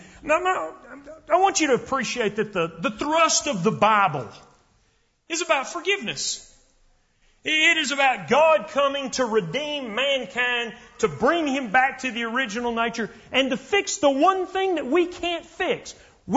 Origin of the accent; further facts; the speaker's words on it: Lubbock, Texas, United States; I mean, you live in Dallas. I grew up in Lubbock.